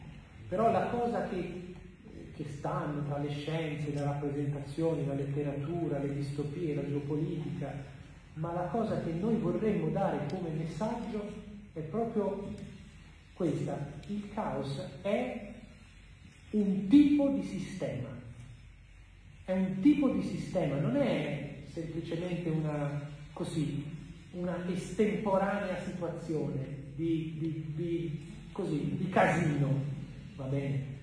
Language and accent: Italian; Viareggio, Tuscany, Italy; Io sono di Viareggio originariamente.